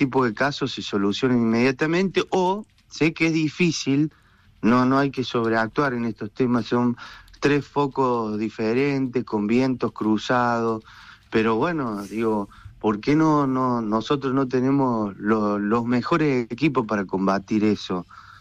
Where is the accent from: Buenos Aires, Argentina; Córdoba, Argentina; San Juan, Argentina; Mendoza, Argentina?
Córdoba, Argentina; yo soy cordobés